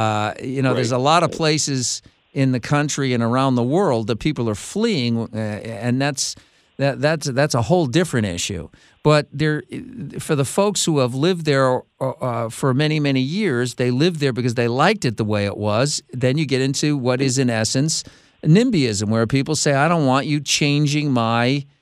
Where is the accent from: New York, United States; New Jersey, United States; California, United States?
New York, United States; growing up in New York, you always heard about it